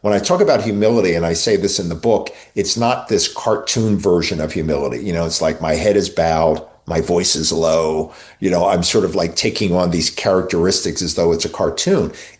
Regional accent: Atco, New Jersey, United States; Little town called Atco.

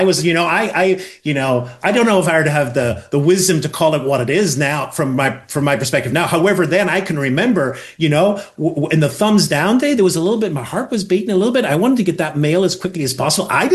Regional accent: Northern Ireland, United Kingdom; I grew up in Northern Ireland, and I worked in England.

